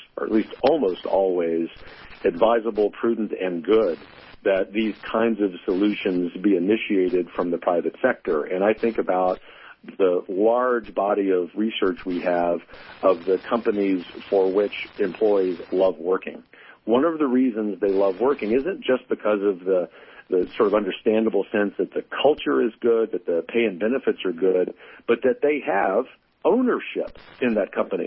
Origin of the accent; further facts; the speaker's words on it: Louisiana, United States; In my home state of Louisiana, very famously, Acadian Ambulance, employee-owned.